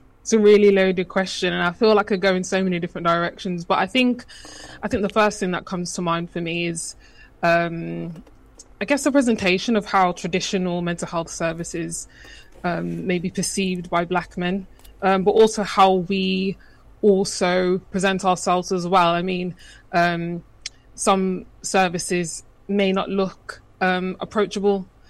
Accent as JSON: {"language": "English", "town": "Birmingham", "region": "West Midlands", "country": "United Kingdom", "said": "I'm from Birmingham and I'm proud to be a Brummie."}